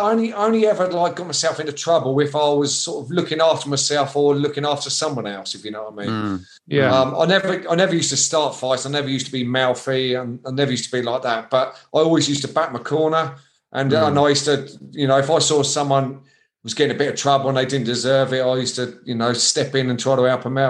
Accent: Eastbourne, South East England, United Kingdom; now in Kent, United Kingdom; No, I'm Eastbourne originally. I was born in Eastbourne, went to school in Eastbourne.

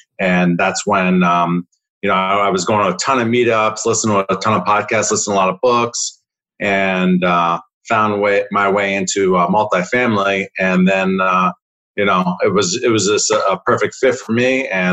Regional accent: New Jersey, United States; I grew up in New Jersey and like you said, been an entrepreneur my whole life.

